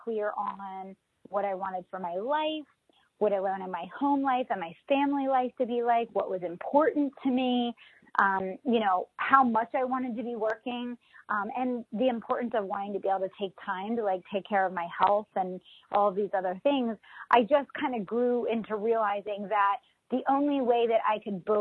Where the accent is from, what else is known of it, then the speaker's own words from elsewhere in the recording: West Chester, Pennsylvania, United States; Westchester, Pennsylvania.